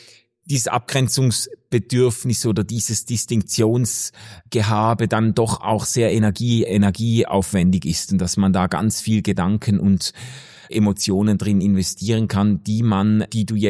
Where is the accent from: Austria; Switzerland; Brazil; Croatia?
Switzerland; Schaffhausen; also born or lived in Germany; now in Basel, Switzerland; ich hatte in Schaffhausen, wo ich aufgewachsen bin, viele langjährige Freunde aus verschiedenen, aus Schule und Gemeinde und so, die habe ich alle zurückgelassen, dann nach Deutschland, dann nach Basel